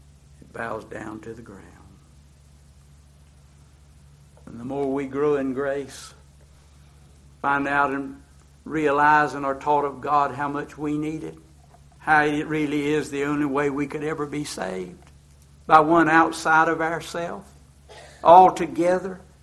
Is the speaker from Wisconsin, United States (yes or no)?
no; North Carolina, United States; I'm from North Carolina. We have a lot of sayings.